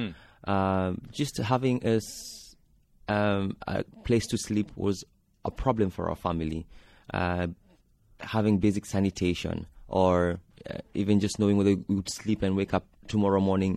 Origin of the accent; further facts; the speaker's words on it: Nairobi, Kenya; I was born and brought up in Mathare slums. It's one of the largest slums in the country, probably the second largest in Kenya after Kibera